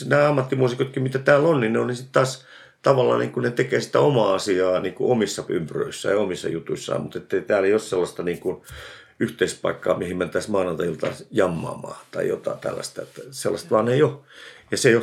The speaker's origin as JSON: {"language": "Finnish", "region": "Eastern Finland", "country": "Finland", "said": "koska mä oon itäsuomalainen ihminen niin kuin oikeasti."}